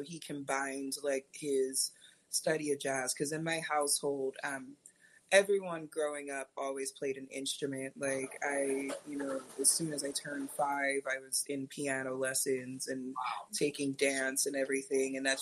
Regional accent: Philadelphia, Pennsylvania, United States; So the music scene for me growing up in like the Philly, South Jersey area was very interesting because I grew up in like the emo punk rock scene.

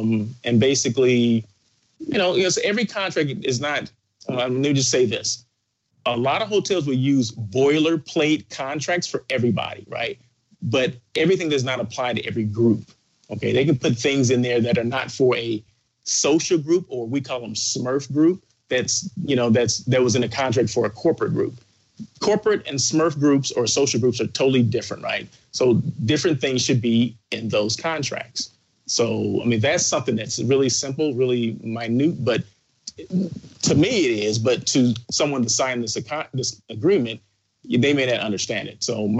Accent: Blythe, California, United States; I'm from Blythe, born and raised, 18 years in Blythe. My mom and brother, they live there.

